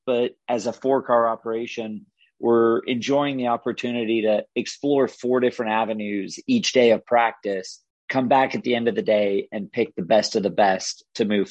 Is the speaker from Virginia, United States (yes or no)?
no; California, United States; And we're both from California. So we get kind of lumped into the smart kid from California group.